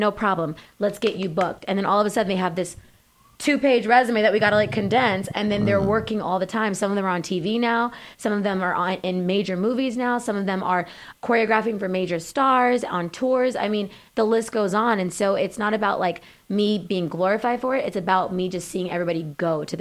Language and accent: English; Rancho Cucamonga, California, United States; They're like, you're from L.A.? I'm not from L.A. I'm from Rancho Cucamonga.